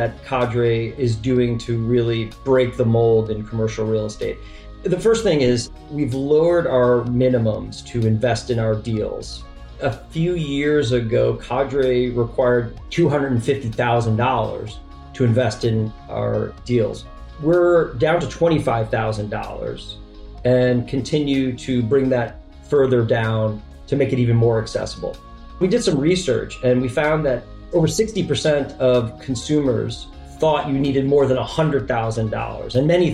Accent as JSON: {"language": "English", "town": "Chicago", "region": "Illinois", "country": "United States"}